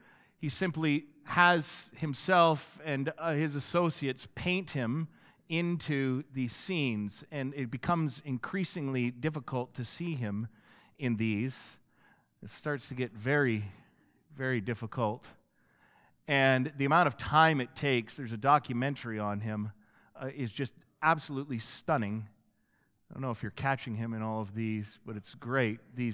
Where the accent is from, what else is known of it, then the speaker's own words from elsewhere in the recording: Dublin, Leinster, Ireland; I came from Dublin, and it was so thick.